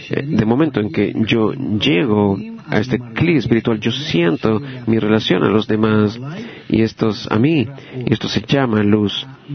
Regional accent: Eilat, Southern District, Israel; Yo soy de Eilat.

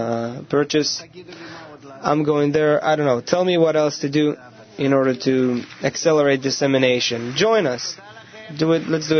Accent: Modi'in, Central District, Israel; I'm from Modi'in, and the government decided that this city is called the City of Future.

